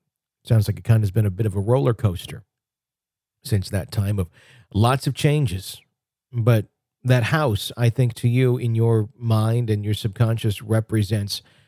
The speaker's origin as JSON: {"language": "English", "town": "Garland", "region": "Texas", "country": "United States", "tie": "born or raised there", "said": "this dream always takes place in a house I grew up in Garland, Texas, with my mother, stepfather, and little sister."}